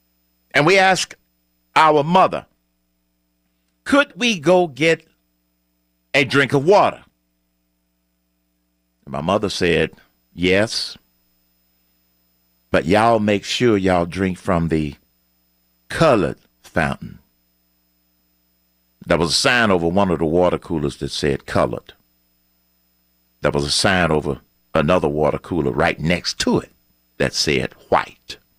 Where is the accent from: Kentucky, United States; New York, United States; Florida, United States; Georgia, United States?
Georgia, United States; Atlanta; I grew up in Atlanta. I attended elementary school in Atlanta. I attended high school in Atlanta. I attended college in Atlanta, Morehouse College.